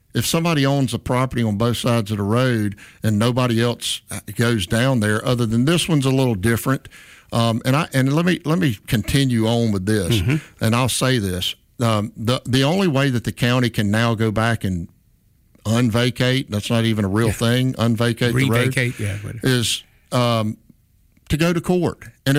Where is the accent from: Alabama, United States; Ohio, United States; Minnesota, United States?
Alabama, United States; Theodore; I grew up in Theodore. I'm from Wheelerville